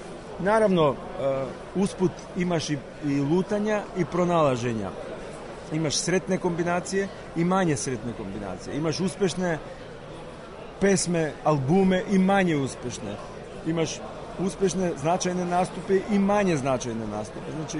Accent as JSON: {"language": "Serbian", "region": "Skopje", "country": "North Macedonia", "said": "mi smo dolazili iz Skopja, a Skopje je u 70. godinama bio, verujte, fusion grad."}